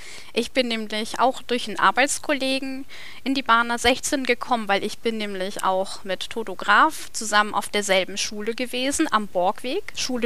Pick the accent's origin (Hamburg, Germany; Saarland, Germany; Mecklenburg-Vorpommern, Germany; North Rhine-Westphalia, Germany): Hamburg, Germany; born there; meine Eltern sind aus dem Iran, aber ich bin in Hamburg geboren.